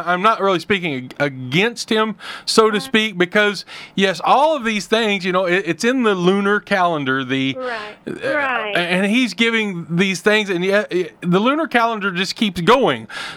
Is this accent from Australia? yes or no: no; the Ozarks, United States; I'm from the Ozarks. I have no qualms about saying that you're listening to a real-life hillbilly